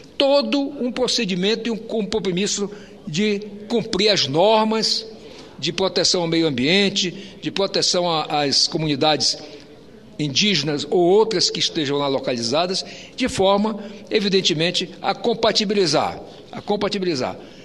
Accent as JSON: {"language": "Portuguese", "region": "Amazon", "country": "Brazil", "said": "eu quero aqui cumprir meu papel como brasileiro, como amazônida"}